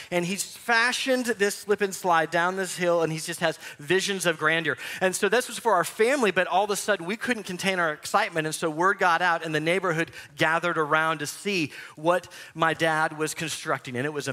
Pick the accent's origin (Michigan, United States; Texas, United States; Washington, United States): Michigan, United States; I think about growing up in Michigan.